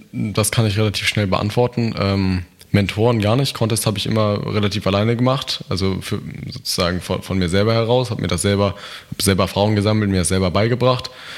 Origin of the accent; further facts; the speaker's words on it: Northern Germany, Germany; hier als Norddeutscher, würde ich sagen, ja, auf jeden Fall.